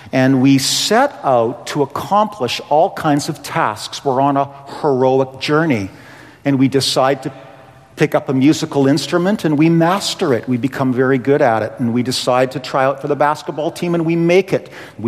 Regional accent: Hanna, Alberta, Canada; born there; So when I was born in Hanna, Alberta

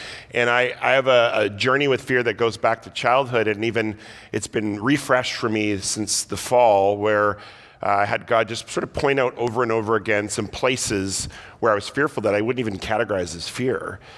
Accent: Victoria, British Columbia, Canada; We grew up in Victoria

